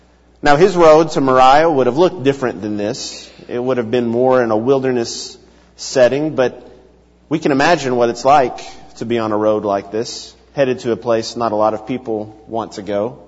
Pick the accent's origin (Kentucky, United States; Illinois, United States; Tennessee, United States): Tennessee, United States; Memphis; Growing up in Memphis, there was one of those crowded roads that I had friends that lived near